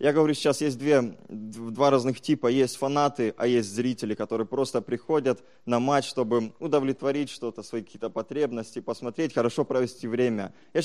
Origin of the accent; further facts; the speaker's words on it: Ukraine; Я украинец, я уважаю свою сборную, я всегда за нее.